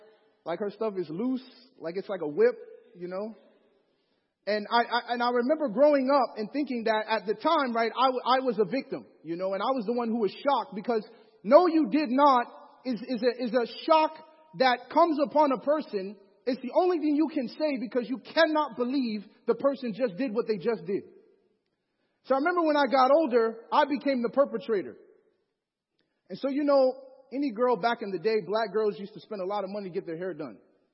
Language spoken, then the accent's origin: English; Chicago, Illinois, United States; born or raised there